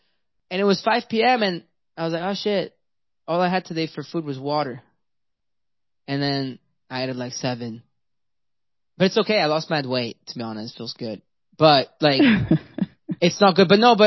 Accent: Paris, Île-de-France, France; English is a second language; I mean, I'm French. I was born and raised in Paris. I'm Iranian. I'm born and raised in Paris.

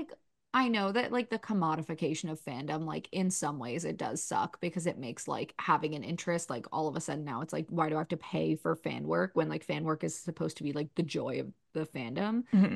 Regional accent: United States; I literally just looked at the headline because I'm American.

